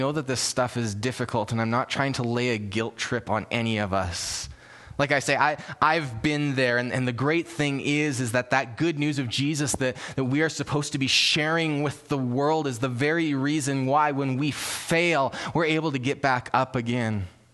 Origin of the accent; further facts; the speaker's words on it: Canada; maybe it's because we're Canadian and we don't want to offend anybody.